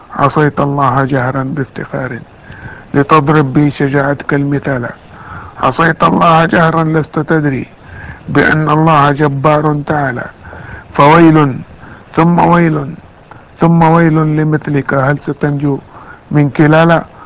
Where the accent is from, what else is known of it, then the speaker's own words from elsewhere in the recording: Jeddah, Makkah Province, Saudi Arabia; كنت منتقل من المرحلة المتوسط عندنا في جدة السعودية إلى المرحلة الثانوية أولى ثانوي.